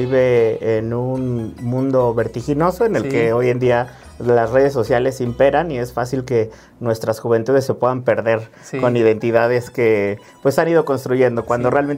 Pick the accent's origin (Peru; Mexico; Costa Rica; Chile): Mexico; ¿Por qué la necesidad también de acercar a las nuevas generaciones a esta parte que nos da identidad como mexicanos?